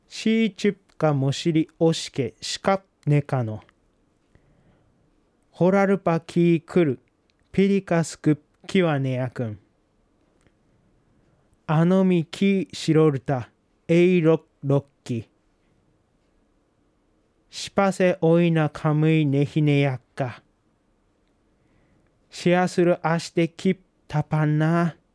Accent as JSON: {"language": "Japanese", "region": "Hokkaido", "country": "Japan", "said": "北海道の日高地方、まあ、僕の出身ですね、"}